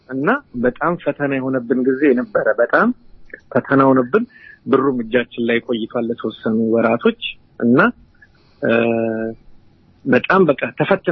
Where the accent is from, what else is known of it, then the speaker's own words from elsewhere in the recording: Addis Ababa, Ethiopia; moved away; እኔ ለምሳሌ አሁን ቂርቆስ አካባቢ ነው ተወልጄ የሚያደኩት የቂርቆስ ሰፈር ልጅ ነኝ እና በአካባቢ ብዙ አይነት ችግሮችን አይቼ ነው ያደኩት